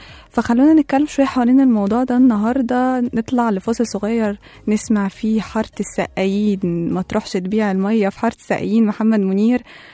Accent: Egypt; بنيجي على مجتمعنا أو علينا كمصريين أو كعرب بشكل عام

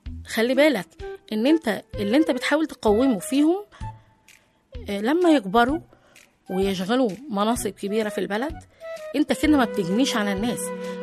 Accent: Egypt

